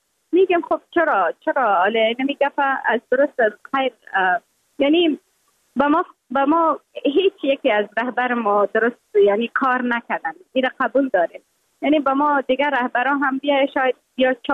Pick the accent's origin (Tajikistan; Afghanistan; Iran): Afghanistan; وقتی وطن خودم میبینیم در او حالت